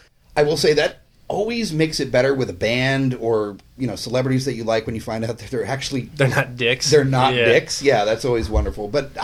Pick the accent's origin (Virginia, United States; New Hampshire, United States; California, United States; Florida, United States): California, United States; San Diego; Well, and that's what I kind of find funny is I grew up in San Diego.